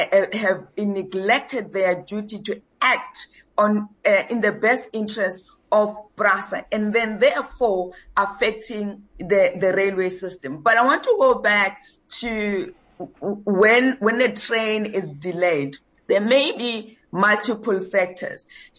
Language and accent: English; Springs, Gauteng, South Africa; I come from Springs.